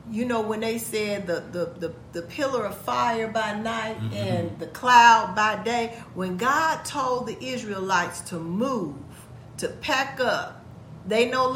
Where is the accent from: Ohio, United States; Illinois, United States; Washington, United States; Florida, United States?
Illinois, United States; Chicago; South side, y'all know I'm from Chi-Town now.